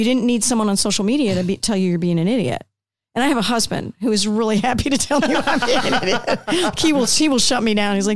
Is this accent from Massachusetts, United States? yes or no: no; Indiana, United States; That seems silly because … from Indiana.